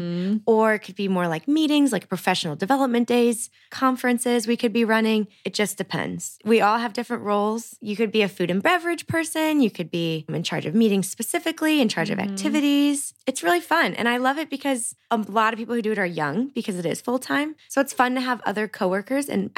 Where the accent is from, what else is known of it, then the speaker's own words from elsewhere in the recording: St. Louis, Missouri, United States; I'm from St. Louis.